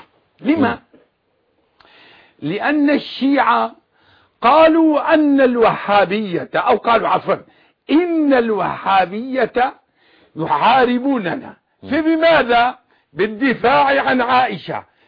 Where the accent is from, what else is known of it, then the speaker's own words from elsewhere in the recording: Syria; أنا شامي ابن شامي معروف من مدينة حمال باشي للباطي البطلة معروفة رجالها رجال ومن حي باب النهر يسمى المدينة الجرادمة شارع الربوة معروف أهلي وعشيرتي هناك كلهم معروف